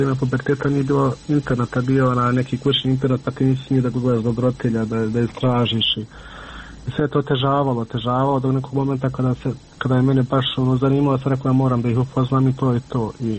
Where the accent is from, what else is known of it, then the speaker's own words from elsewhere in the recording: Miljevina, Republika Srpska, Bosnia & Herzegovina; mi smo svi gore iz Miljevine